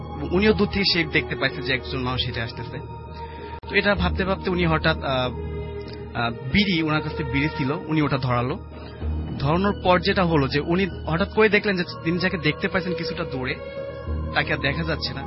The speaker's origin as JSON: {"language": "Bangla", "town": "Khulna", "region": "Khulna Division", "country": "Bangladesh", "said": "খুলনা থেকে আসছি।"}